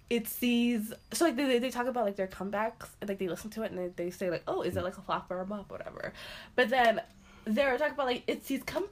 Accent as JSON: {"language": "English", "country": "Ireland", "said": "I'm Irish."}